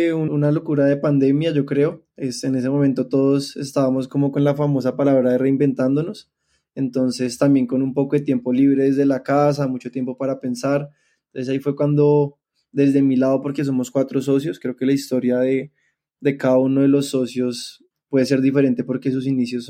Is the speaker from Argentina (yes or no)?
no; Ibagué, Tolima, Colombia; born there; Yo nací en Ibagué, una familia no cafetera, abogados de un ambiente más jurista.